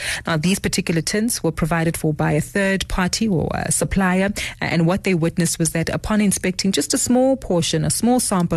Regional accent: South Africa; We continue with the big news story that affects all of us as South African consumers.

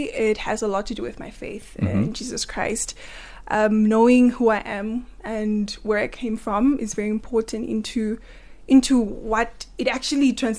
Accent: Windhoek, Khomas, Namibia; First of all, I grew up in Windhoek, stayed in Windhoek.

